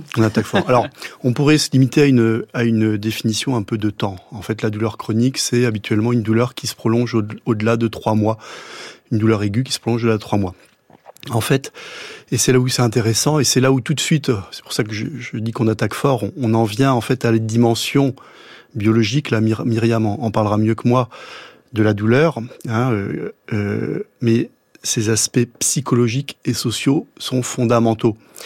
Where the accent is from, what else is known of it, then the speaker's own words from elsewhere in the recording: Marseille, Provence-Alpes-Côte d'Azur, France; Moi, je viens de Marseille. À Marseille, on a la garrigue l'été qui s'enflamme très très rapidement quand on y jette un mégot.